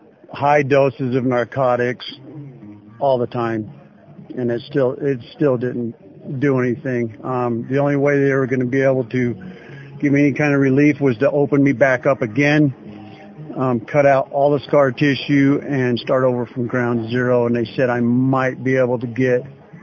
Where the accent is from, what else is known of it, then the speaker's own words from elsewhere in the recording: Klamath Falls, Oregon, United States; now in Shelley, United States; I'm from Oregon, Southern Oregon, Klamath Falls, Oregon.